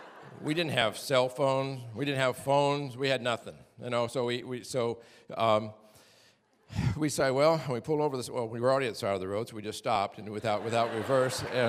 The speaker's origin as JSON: {"language": "English", "town": "Valdez", "region": "Alaska", "country": "United States", "tie": "born or raised there", "said": "So in Valdez, growing up in Valdez, sports, there were three things really important in Valdez"}